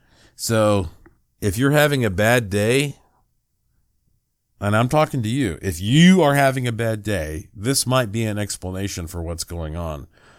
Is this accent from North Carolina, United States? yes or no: yes; North Carolina, United States; born there; I was born in West North Carolina.